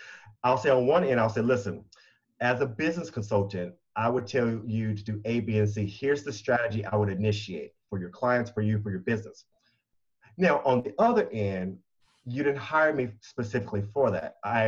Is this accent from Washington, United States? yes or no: no; Virginia, United States; accent: Southern twang; Okay, so one, I am a Southern boy. I got a little twang in my voice every now and then. I grew up in Virginia, although sometimes people can't tell because my everything acclimates to where I am.